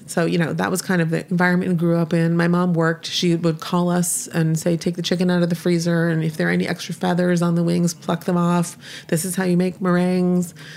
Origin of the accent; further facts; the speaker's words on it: Palo Alto, California, United States; also born or lived in Connecticut; At 7 months, my mom got on the plane sort of right under the deadline, and I was born in Connecticut and grew up in Palo Alto.